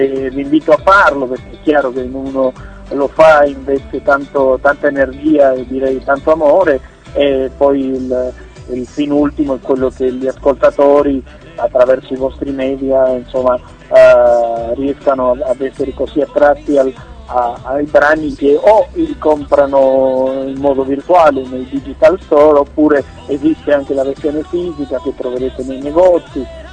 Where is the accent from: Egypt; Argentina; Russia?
Argentina; Io comunque, essendo argentino e praticando anche abbastanza nel tango